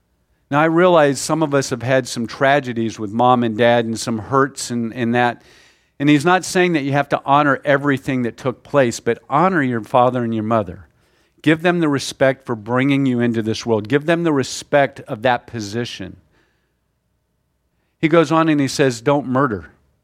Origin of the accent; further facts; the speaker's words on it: the South, United States; I'm from the South, so 95 sounds hot to me.